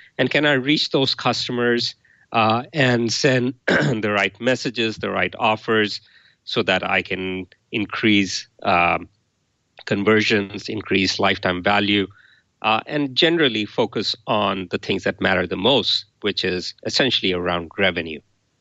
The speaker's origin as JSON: {"language": "English", "country": "India", "tie": "born or raised there", "moved": "yes", "lives_now": "United States", "said": "So I grew up in India and have lived in the U.S. for about 30 years."}